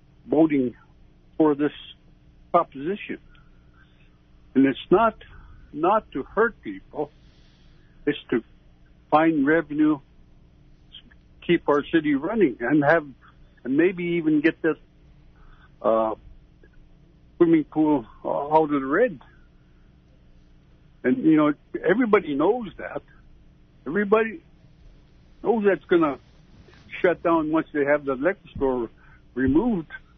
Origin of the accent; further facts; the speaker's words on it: Bethel, Alaska, United States; Hey, I'm from Bethel.